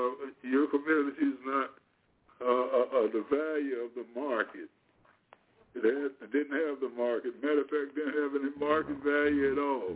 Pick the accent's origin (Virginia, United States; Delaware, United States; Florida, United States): Delaware, United States; even my hometown, I'm from the state of Delaware.